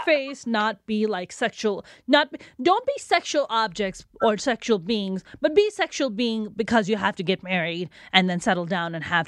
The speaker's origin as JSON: {"language": "English", "country": "Pakistan", "said": "because she's Indian, I'm Pakistani."}